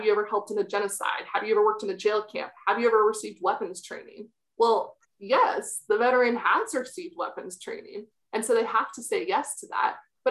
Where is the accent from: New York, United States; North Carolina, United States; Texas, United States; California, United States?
California, United States; now in Washington, D.C., United States; So I am actually in Washington, D.C. currently, but I'm a California girl. I'm from Placer County